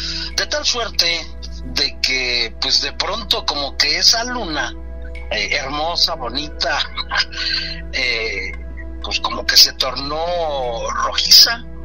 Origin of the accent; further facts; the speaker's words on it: Querétaro, Mexico; tener mis 2 años de vida allá en el rancho, 2 a 3 años. Ya después llegamos acá a la ciudad de Querétaro